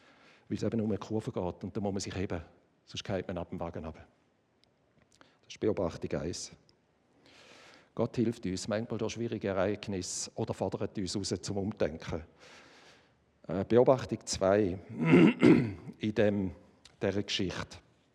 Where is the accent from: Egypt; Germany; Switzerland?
Switzerland; In den Augen Gottes sind wir Schweizer auf der gleichen Flughöhe wie Russland